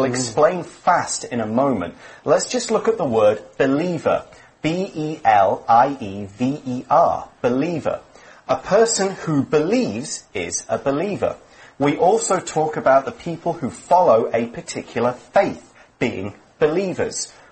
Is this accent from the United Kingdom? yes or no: yes; England, United Kingdom; So I am from England. I am English.